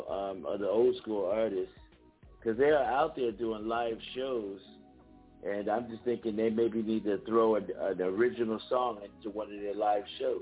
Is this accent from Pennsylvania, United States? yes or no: yes; Philadelphia, Pennsylvania, United States; now in California, United States; Don't forget, I was from Philly. So right before I got to California in 79